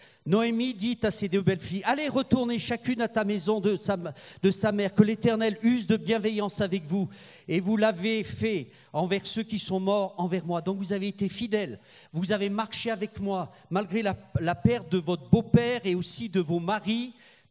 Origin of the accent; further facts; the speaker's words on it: France; Moi, en tant que Français, j'aurais dit, ange, est-ce que tu peux t'arrêter 5 minutes?